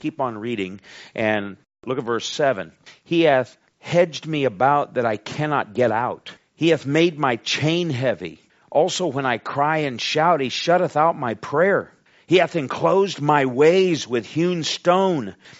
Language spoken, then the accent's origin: English; United States; I'm thankful I'm an American and I don't want to be in another country.